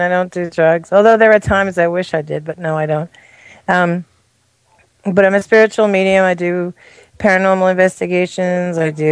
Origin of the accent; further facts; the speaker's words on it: Long Island, New York, United States; I'm originally from Long Island.